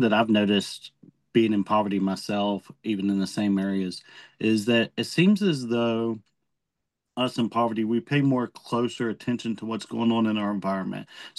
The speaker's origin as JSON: {"language": "English", "region": "West Virginia", "country": "United States", "said": "The biggest thing for me with poverty in West Virginia, because I'm from West Virginia, is that towns are cut off from one another."}